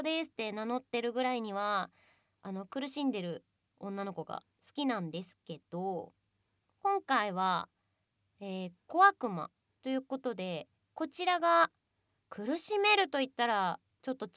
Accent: Nagasaki, Japan; also born or lived in Hokkaido; 出身は北海道なんですけど育ちが長崎で、で長崎の中でも結構田舎の方に住んでたので

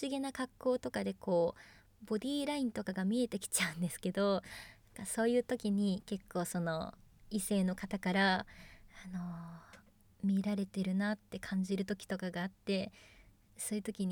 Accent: Kanagawa, Japan; 出身は神奈川県です。結構近くに海があるので、ゆったり過ごすことができてます

